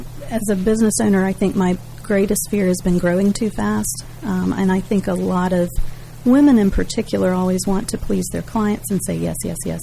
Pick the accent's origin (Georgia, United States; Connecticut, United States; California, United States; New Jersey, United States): Georgia, United States; Tifton; also born or lived in Marietta; I'm actually from South Georgia, from Tifton, and had lived in Marietta high school years.